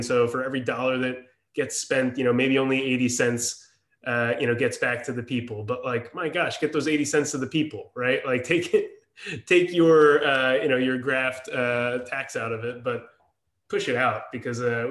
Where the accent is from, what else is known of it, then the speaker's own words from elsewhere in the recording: New Jersey, United States; also born or lived in California, United States; I grew up in New Jersey. I was in California for 8 years. I did, a couple of years in the Navy as well.